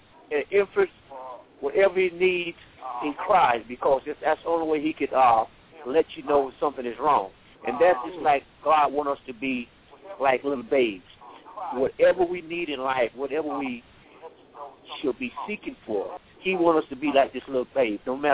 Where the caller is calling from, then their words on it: Columbia, South Carolina, United States; We're calling from Columbia, South Carolina.